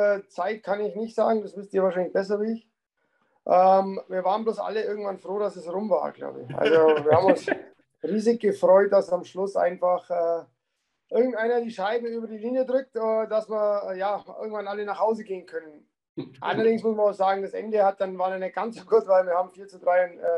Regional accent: Füssen, Bavaria, Germany; In Füssen muss man einfach Schlittschuh laufen lernen.

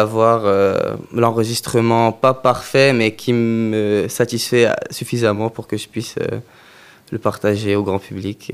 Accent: Montreal, Quebec, Canada; now in Brussels, Belgium; je viens de Montréal, okay. Au Canada.

